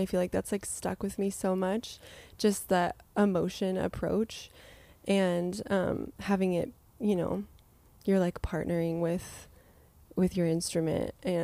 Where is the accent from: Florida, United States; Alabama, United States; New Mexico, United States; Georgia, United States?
New Mexico, United States; I grew up in New Mexico in the East Mountains, east of Albuquerque and Tijeras.